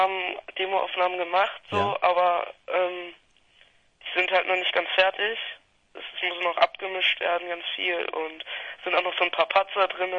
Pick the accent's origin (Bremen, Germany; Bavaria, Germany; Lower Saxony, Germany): Bremen, Germany; Ja, wir kommen aus Bremen.